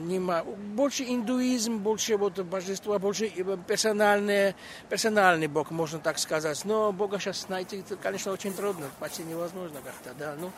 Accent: Tbilisi, Georgia; Russian is a second language; Я из Грузии. Я живу в Тбилиси.

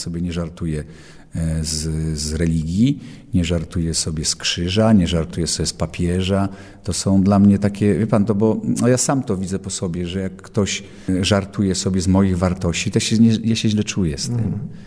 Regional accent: Niewiadów, Łódź Voivodeship, Poland; jestem chłopcem z małej miejscowości Niewiadów. To jest taka miejscowość mała pod Tomaszowem Mazowieckim.

